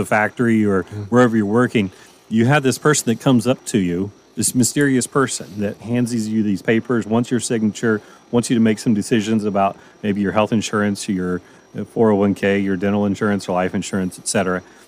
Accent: Altamont, Kansas, United States; I grew up in Altamont, Kansas, a little over about an hour from here.

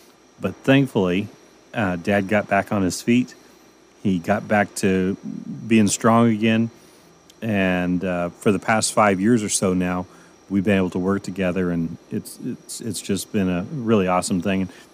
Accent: Altamont, Kansas, United States; I grew up in Altamont, Kansas, about an hour from here

